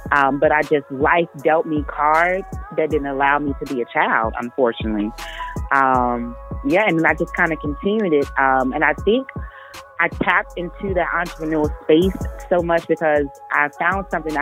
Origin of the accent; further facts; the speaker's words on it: Texas, United States; I grew up in Texas